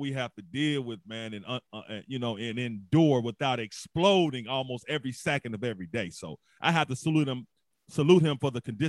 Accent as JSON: {"language": "English", "town": "Memphis", "region": "Tennessee", "country": "United States", "tie": "born or raised there", "said": "I'm from Memphis, born and raised"}